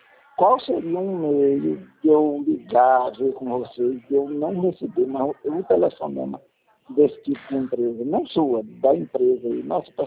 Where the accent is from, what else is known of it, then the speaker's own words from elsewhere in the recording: São Paulo, Brazil; eu sou de São Paulo